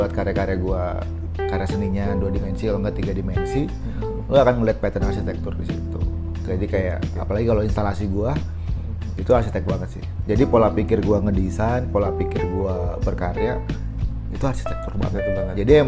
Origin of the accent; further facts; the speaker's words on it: Cilacap, Central Java, Indonesia; Kalau gue sebenarnya gue berasal dari Cilacap.